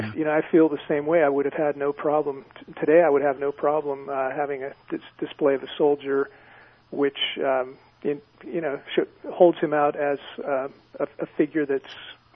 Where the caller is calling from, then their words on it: Berkeley, California, United States; I'm in Berkeley.